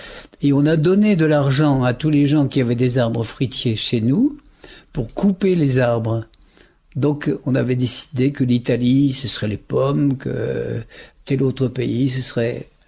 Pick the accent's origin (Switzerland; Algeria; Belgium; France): Belgium; Wallonia; Oui, je suis Wallon, c'est sûr. En Wallonie, on parle plusieurs langues. On parle l'allemand, le flamand et le français. Et le français, et dans ma région, on parle aussi le Wallon, qui est une langue...